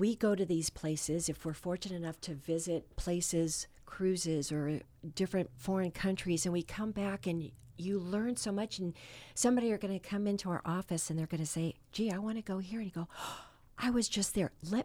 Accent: San Pedro, California, United States; I was born and raised in San Pedro

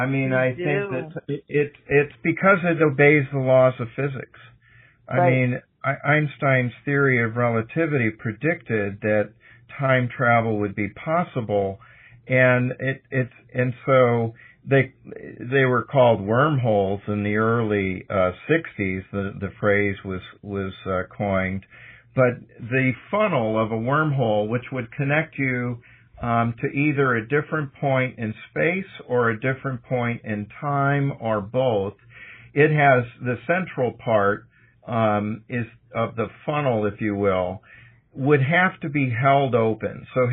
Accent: St. Louis, Missouri, United States; also born or lived in Colorado; And so I'm originally from St. Louis. I actually moved here 4 years ago from Colorado. And I'm back in the Midwest and only 3 hours away from all my childhood friends that I grew up with in St. Louis.

